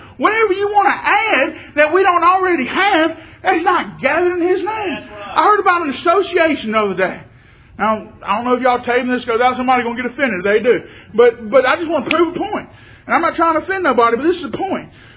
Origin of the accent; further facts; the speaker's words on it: Louisiana, United States; I mean, if LSU, I'm from Louisiana, if LSU won the national title, SEC championship, all that this year, I wouldn't shut up about it.